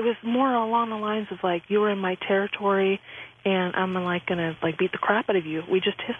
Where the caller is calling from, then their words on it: Vancouver, Washington, United States; I'm calling from Vancouver, Washington.